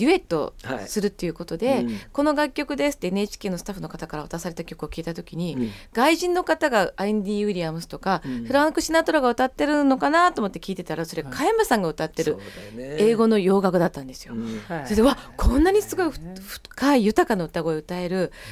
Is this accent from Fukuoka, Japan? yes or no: yes; Fukuoka, Japan; 地元福岡イムズホールで行います